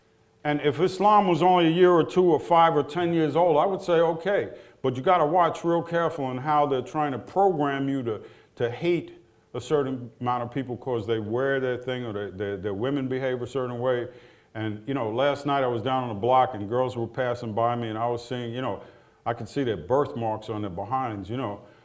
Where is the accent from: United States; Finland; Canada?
United States; New Jersey; in my home state of New Jersey, they laid off 22,000 teachers.